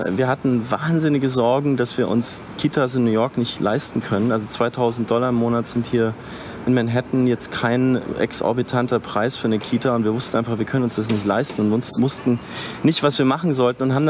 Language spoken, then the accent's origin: German; Nuremberg, Bavaria, Germany; ich kenne die Stadt jetzt viel besser als meine Heimatstadt Nürnberg.